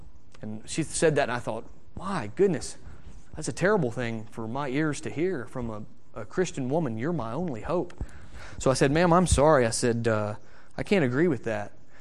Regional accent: United States; I know the way it is, being an American.

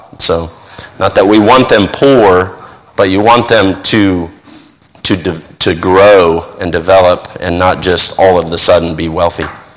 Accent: Pensacola, Florida, United States; now in Papua New Guinea; I grew up in Pensacola, Florida, which in the summer can be hot and humid, but we have seasons in Florida. And in New Guinea, we're 3 degrees south of the equator, so we don't have any seasons, really.

